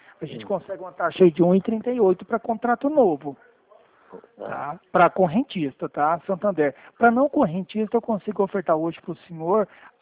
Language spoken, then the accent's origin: Portuguese; Campo Grande, Mato Grosso do Sul, Brazil; eu sou de Campo Grande, Barão do Rio